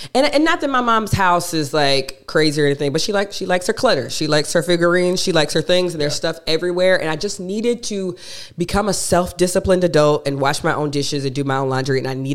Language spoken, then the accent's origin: English; Athens, Georgia, United States; I was born and raised in Athens, Georgia, and my parents have a 5-bedroom home in Athens, Georgia, and I went to the University of Georgia, which is in Athens, Georgia.